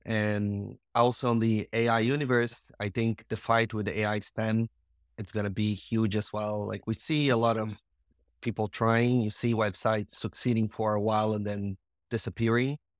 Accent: Brazil; also born or lived in Argentina / Netherlands; now in Dublin, Ireland; I am based in Dublin, Ireland. I've been here I'm from Brazil. I moved around a lot. I lived in Argentina and Holland, and I've been in Ireland now for 7 years.

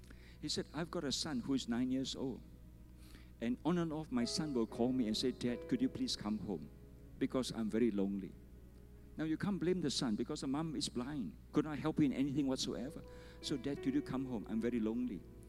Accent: Malaysia; I'm a pastor from Malaysia.

